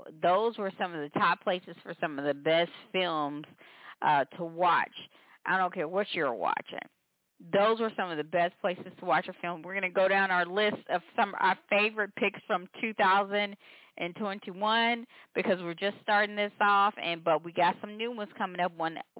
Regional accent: Memphis, Tennessee, United States; now in California, United States; I'm from Memphis, Tennessee, but y'all know I'm a Cali girl too.

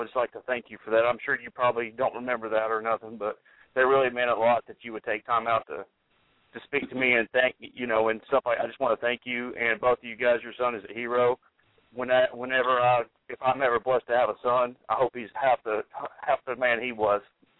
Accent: Tennessee, United States; I'm from Tennessee myself. I served in the Navy.

